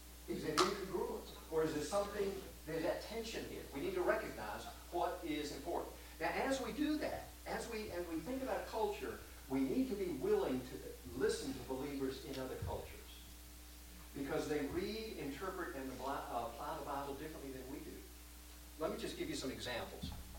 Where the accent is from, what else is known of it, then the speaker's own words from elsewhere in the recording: South Korea; now in United States; I grew up in Korea, and when I was growing up there